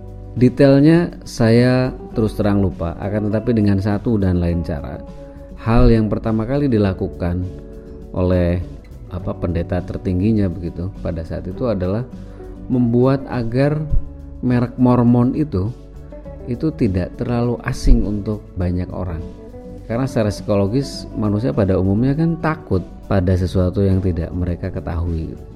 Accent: Bandung, West Java, Indonesia; born there; padahal di kota kelahiran saya di Bandung 0102 itu angkot jurusan Cicaheum gitu.

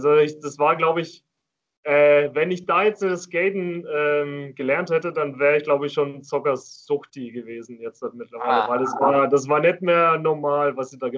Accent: Schweinfurt, Bavaria, Germany; also born or lived in Bamberg; now in Würzburg, Germany; ursprünglich komme ich aus Schweinfurt, habe dann 6-7 Jahre lang in Bamberg gelebt wegen Arbeit und wohne jetzt leider nicht mehr in Bamberg, aber glücklicherweise auch in Würzburg

